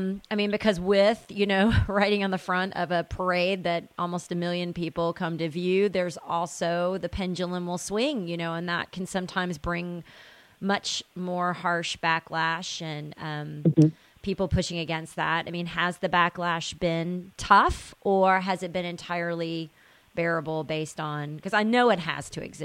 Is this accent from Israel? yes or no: no; Tennessee, United States; now in Chicago, United States; I grew up in Tennessee before I lived in Chicago, so I spent the first half there and the second half here.